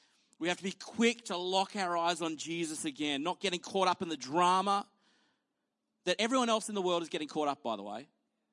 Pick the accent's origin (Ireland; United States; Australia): Australia; you know, in this country, you know, you're not allowed to celebrate anymore being Australian because of the past.